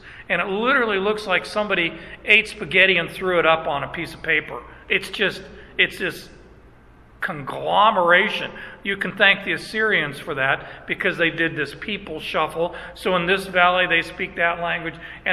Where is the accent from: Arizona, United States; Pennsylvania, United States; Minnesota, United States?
Arizona, United States; But then I grew up in Arizona, which had no water anywhere around except a couple hundred feet below the earth.